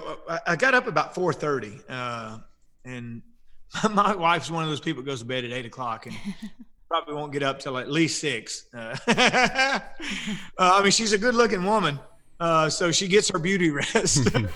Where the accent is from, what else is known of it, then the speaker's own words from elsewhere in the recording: Nashville, Tennessee, United States; I grew up in and around, I was born in Nashville. So music was always, my dad was a musician growing up.